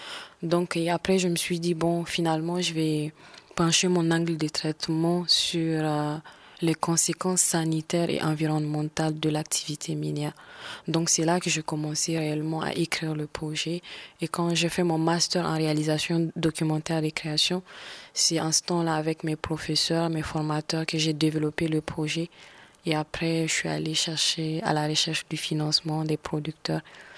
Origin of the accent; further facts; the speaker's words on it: Arlit, Agadez, Niger; moi je suis née à Arlit et j'ai grandi là-bas.